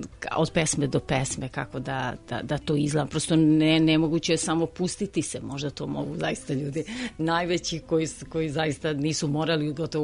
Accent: Valjevo, Kolubara District, Serbia; born there

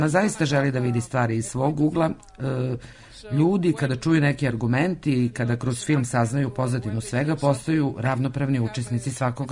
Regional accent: Belgrade, Serbia; Ja dolazim iz Beograda

